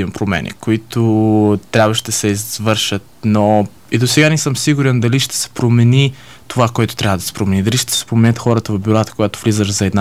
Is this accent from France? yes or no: no; Golitsa, Odesa Oblast, Ukraine; Аз съм българин от Бесарабия, от украинската част Бесарабия, там където има много български села, където и до сега живеят българи. Роден съм в село Голица в Болградския район на Одеска област